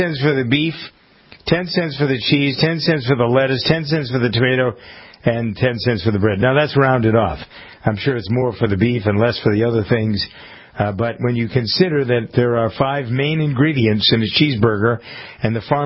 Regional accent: United States; I am an American farmer. I've been around cows all my life.

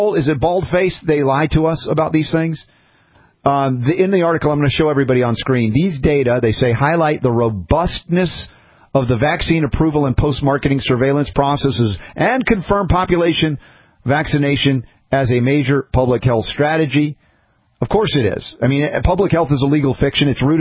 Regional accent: United States; It corrupted their taste buds by growing up in America like I did.

